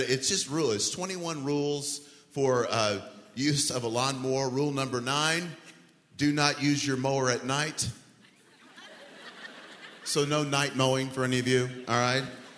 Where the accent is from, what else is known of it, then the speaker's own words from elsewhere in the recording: Oklahoma, United States; I'm from Oklahoma, maybe that's it, you know.